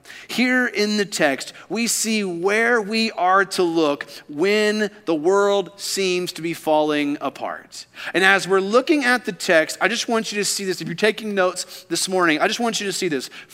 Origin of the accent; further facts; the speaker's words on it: Kentucky, United States; You see, growing up in Kentucky, I always assumed that the tornadoes only took place in the Midwest, in that tornado alley of Kansas, Texas, just all up in that area. But then I moved here and I realized, oh, Alabama is a tornado gathering place.